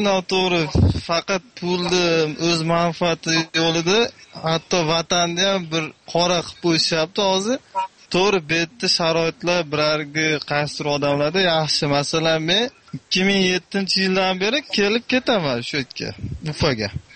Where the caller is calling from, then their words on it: Ufa, Bashkortostan, Russia; Men Rossiyadan. Ufa shahridan.